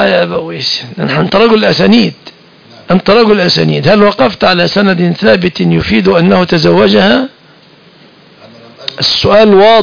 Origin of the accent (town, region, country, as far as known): Egypt